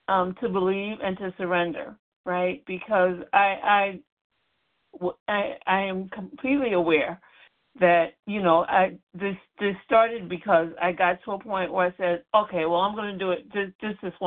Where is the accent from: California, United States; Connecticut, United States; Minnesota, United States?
Connecticut, United States; Connecticut.